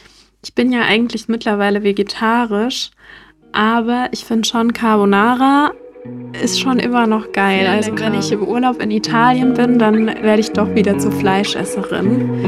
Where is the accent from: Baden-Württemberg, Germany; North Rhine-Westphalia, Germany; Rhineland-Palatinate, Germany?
Rhineland-Palatinate, Germany; Ludwigshafen; accent: Palatine; Das ist ein Sänger aus meiner Heimatstadt Ludwigshafen und der macht Musik auf Dialekt, also auf Pfälzisch.